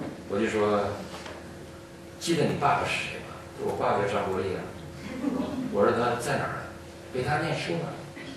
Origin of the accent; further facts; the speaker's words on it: China; 我中国人